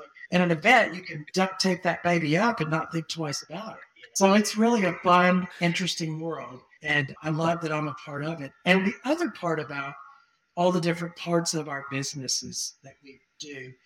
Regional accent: Monticello, Arkansas, United States; She's standing there, and I'm from Monticello, Arkansas.

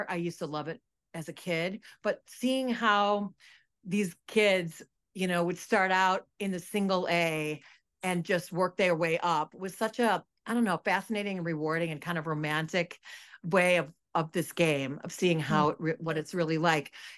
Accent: Chicago, Illinois, United States; I grew up in Chicago, northwest suburbs, but my dad grew up on the south side of Chicago

